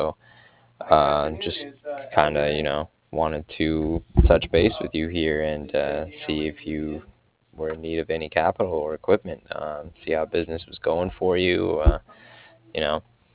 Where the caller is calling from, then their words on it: Cardiff, Wales, United Kingdom; I'm calling from Cardiff, and we had sent out two additional offers to him